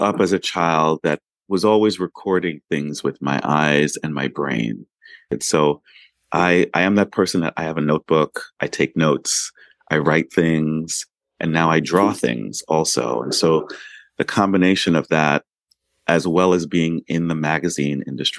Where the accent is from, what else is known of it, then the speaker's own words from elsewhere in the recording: Brooklyn, New York, United States; I worked at a lot of Time Inc. magazines in New York, which is where I grew up. I grew up in Brooklyn, East Flatbush. And then I moved out to San Francisco